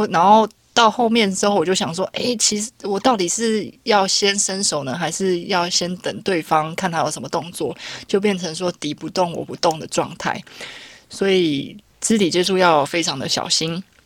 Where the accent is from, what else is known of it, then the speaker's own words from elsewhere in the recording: Taiwan; born there; 如果我今天不是生在台湾，我是生在这个地区的话，我会变成什么样子？